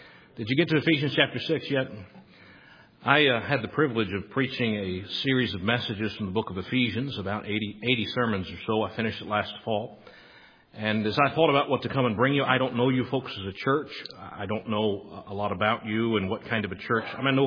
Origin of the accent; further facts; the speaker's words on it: Youngstown, Ohio, United States; I grew up in the Youngstown area. My father pastored the First Baptist Church of McDonald, Ohio for 18 years. I was born there in St. Elizabeth's Hospital in Youngstown, lived there until I was a senior in high school.